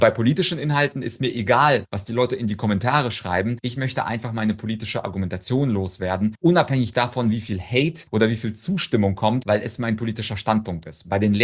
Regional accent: Ukraine; Ich komme zum Beispiel aus der Ukraine

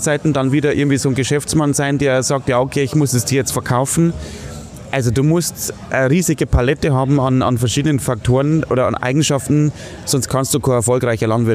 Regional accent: Hutthurm, Bavaria, Germany; Genau, also das ist eine kleine Ortschaft, die heißt Hutturm, so 6000 Einwohner, hatte aber in meinem Geburtsjahr noch Krankenhaus mit Entbindungsstation. Also ich bin wirklich ein originales Hutturmer Kindl, wie man in München sagen würde.

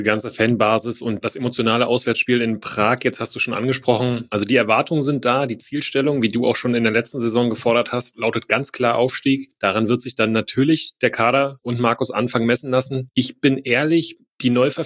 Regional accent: Brandenburg, Germany; Brauchst du uns nicht erzählen, wir kommen aus Brandenburg.

